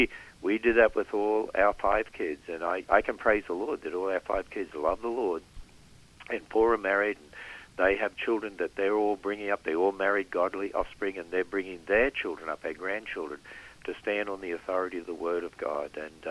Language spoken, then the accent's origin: English; Australia; well, I was brought up on Vegemite in Australia